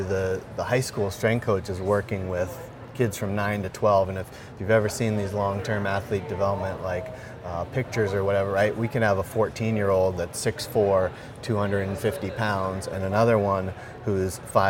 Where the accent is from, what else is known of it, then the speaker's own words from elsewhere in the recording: Vermont, United States; And I grew up in Vermont, that's where I'm originally from.